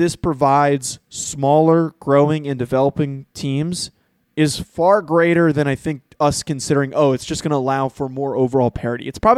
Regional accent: New Jersey, United States; accent: New Jersey; now in California, United States; Inflection on some of my words because of my New Jersey accent, and I fought the hell out of that.

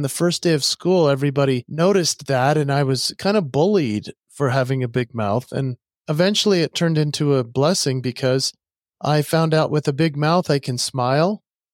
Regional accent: Utah, United States; because I grew up in Utah.

